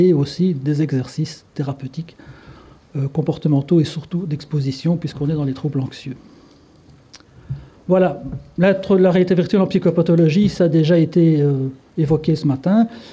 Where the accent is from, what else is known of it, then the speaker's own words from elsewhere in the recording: Belgium; Alors, je suis belge une fois.